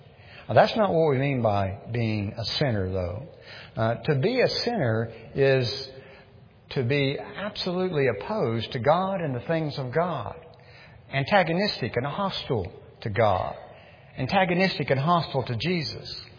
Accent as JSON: {"language": "English", "town": "Pasadena", "region": "California", "country": "United States", "tie": "born or raised there", "said": "Years ago, growing up in Pasadena, I used to see this on people's cars a lot."}